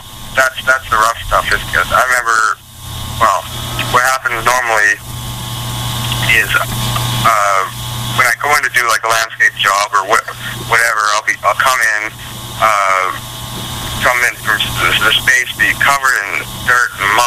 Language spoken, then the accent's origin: English; Alberta, Canada; Like I mentioned, I'm from Alberta, where, you know, oil fields and all that kind of that world.